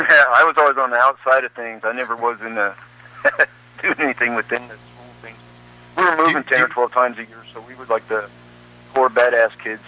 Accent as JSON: {"language": "English", "town": "Denver", "region": "Colorado", "country": "United States", "said": "Yeah, I was born in Denver General Hospital."}